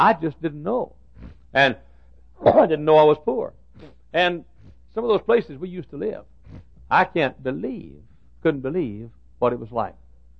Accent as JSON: {"language": "English", "town": "Dallas", "region": "Texas", "country": "United States", "tie": "born or raised there", "said": "the west side, southwest side of the city of Dallas, my hometown. It's been over 10 years since I spoke in the neighborhood where I grew up called the Oak Cliff section. I grew up out in the south part of the Oak Cliff section, which is called Lisbon"}